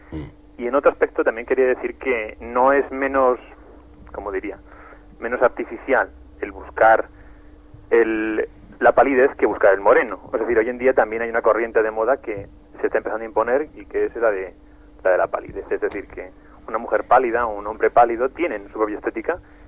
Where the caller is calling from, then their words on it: Madrid, Community of Madrid, Spain; de Madrid.